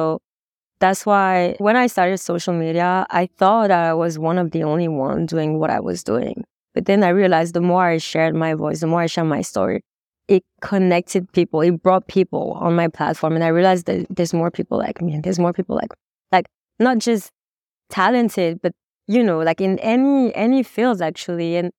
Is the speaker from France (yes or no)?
yes; France; I'm Asian, basically. And I feel like growing up in France was a bit challenging